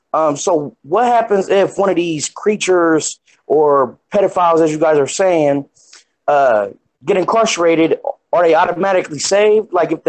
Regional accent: Akron, Ohio, United States; Akron, Ohio.

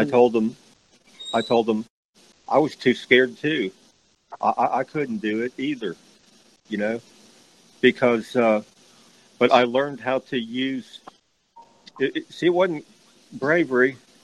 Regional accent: United States; I'm an American, you know, I believe in, our war for independence.

